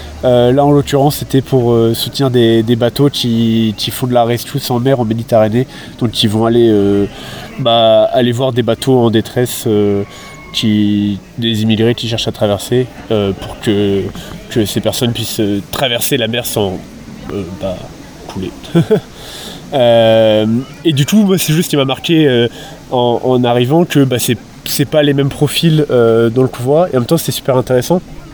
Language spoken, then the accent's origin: French; Lyon, Auvergne-Rhône-Alpes, France; Moi, de base, je viens de Lyon.